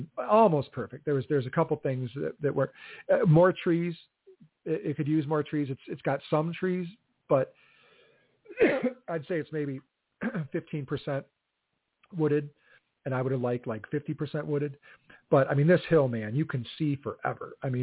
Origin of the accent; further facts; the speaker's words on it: Delavan, Wisconsin, United States; Then I grew up out in Delavan, which is not far from the southern Kettle Moraine.